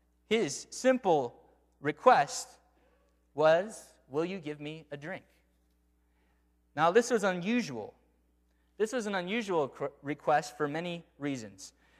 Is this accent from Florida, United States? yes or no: no; Michigan, United States; I grew up in Michigan, where the University of Michigan is